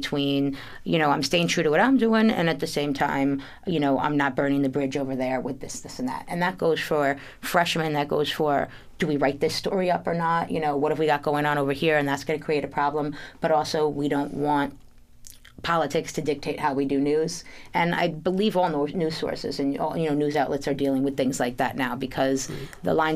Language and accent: English; New York, United States; As a white girl growing up in New York and upstate New York, it was, like … you know?